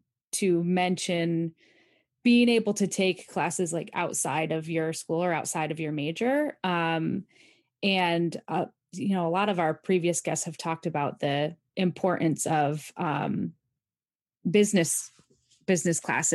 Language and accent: English; Ithaca, New York, United States; I grew up in Ithaca and I went to school at SUNY Geneseo, which is just outside of Rochester.